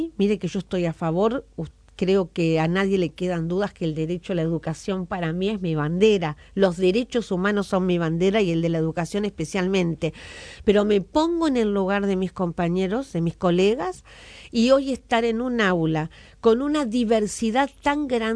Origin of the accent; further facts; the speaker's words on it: Uruguay; nuestra esencia como uruguayos